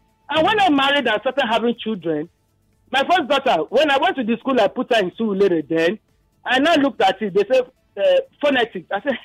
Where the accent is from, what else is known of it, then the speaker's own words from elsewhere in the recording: Lagos, Nigeria; I'm coming from Lagos.